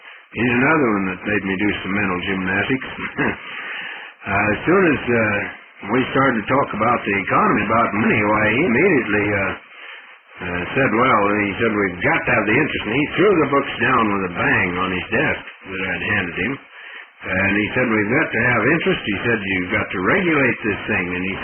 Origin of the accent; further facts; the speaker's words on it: Arizona, United States; and I suppose because I was from Arizona, asked me to come back between 4:30 and 5